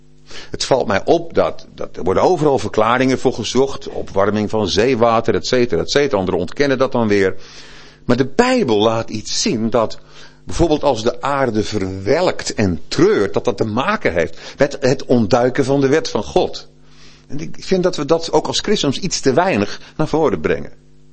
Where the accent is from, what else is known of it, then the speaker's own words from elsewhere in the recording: Krabbendijke, Zeeland, Netherlands; ik kom uit Krabbendijk in Zeeland. Ik kom van Krabbendijk. En ik ben een geboren en getogen Zeeuw.